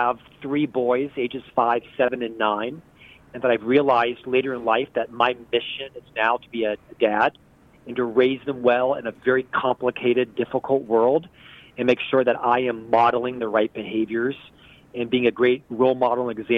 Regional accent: Orlando, Florida, United States; So I'm actually from Orlando, Florida.

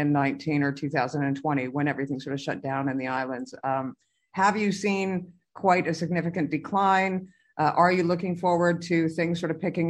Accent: Canada; A ribeye, Atlantic salmon as a Canadian.

